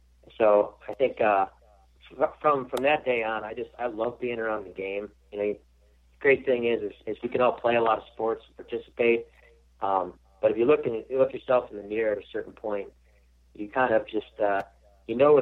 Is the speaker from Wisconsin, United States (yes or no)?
yes; Marshfield, Wisconsin, United States; Yeah, I grew up in a family of four kids. Three of us were a year apart.